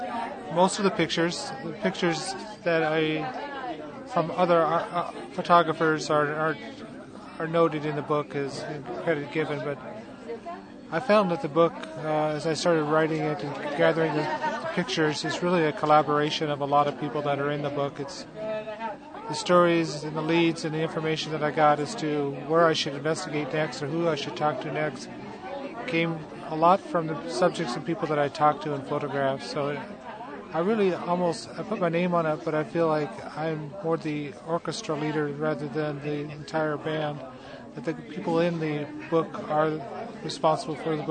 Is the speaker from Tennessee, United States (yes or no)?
no; Ketchikan, Alaska, United States; now in Juneau, United States; Well, I originally grew up in Ketchikan, Alaska. But I lived in Juneau since 1990